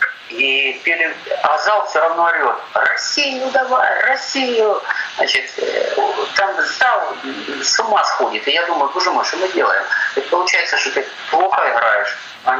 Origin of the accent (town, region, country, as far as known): Kharkiv, Kharkiv Oblast, Ukraine; born or raised there